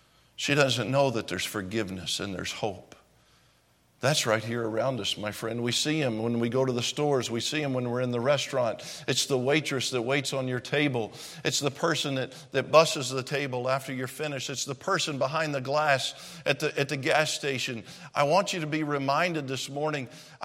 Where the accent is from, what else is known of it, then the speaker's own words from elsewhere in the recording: Clarksville, Tennessee, United States; I was in Clarksville, Tennessee. That's my hometown.